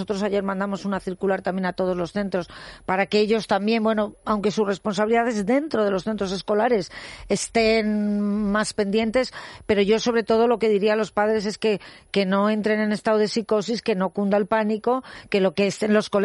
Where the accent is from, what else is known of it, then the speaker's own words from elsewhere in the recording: Aragon, Spain; Yo también.